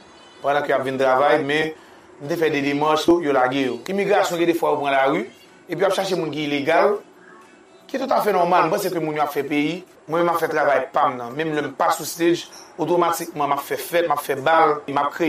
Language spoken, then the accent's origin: French; Dominica; Nous venons du Dominique